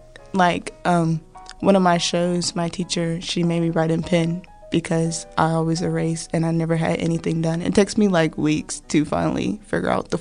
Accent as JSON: {"language": "English", "country": "United States", "said": "And you expect me to follow you because I'm an American, but you treat me differently because I'm African American."}